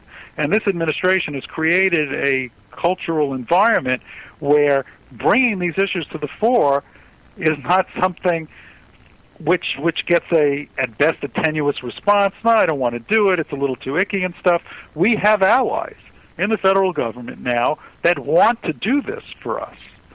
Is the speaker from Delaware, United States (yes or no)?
no; New York, United States; born there; I was born in New York. I was born in New York.